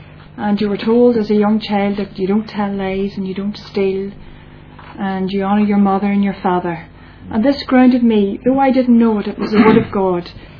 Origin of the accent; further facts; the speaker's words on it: Magherafelt, Northern Ireland, United Kingdom; Well, I was brought up just outside Macrofelt. I'm the youngest of four girls.